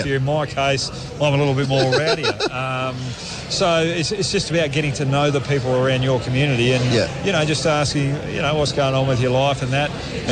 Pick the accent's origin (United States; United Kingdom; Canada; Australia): Australia; Williams, Western Australia; Yeah, so I grew up in Williams.